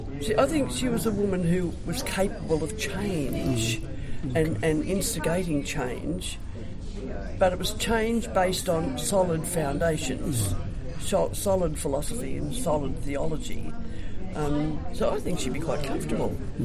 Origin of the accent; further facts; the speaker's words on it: Scotland, United Kingdom; and I'm a Scot too, as she is.